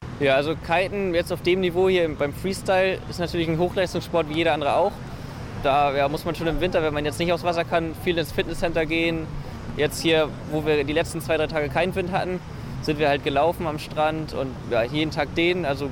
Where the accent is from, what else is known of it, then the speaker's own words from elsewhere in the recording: Schleswig-Holstein, Germany; Und für mich hier als Schleswig-Holsteiner habe ich schon ein bisschen Heimvorteil.